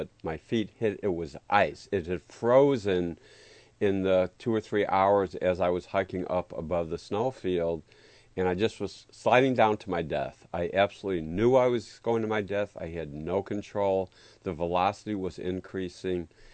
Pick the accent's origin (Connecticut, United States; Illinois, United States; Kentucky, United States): Illinois, United States; Chicago; I was raised in West Rogers Park mostly, which is a Jewish neighborhood. We had about 100,000 Jewish people. It's still primarily a Jewish neighborhood. It's an enclave on the far north side of Chicago.